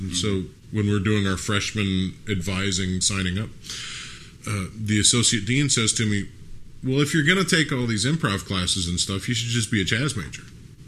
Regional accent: Lafayette, United States; I got really lucky growing up in Lafayette because it was a big enough town that there was stuff happening, but a small enough town that there weren't that many people to do it.

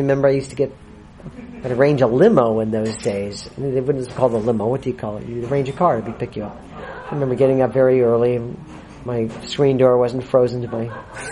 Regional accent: Long Beach, California, United States; Back in L.A., in my hometown, Long Beach.

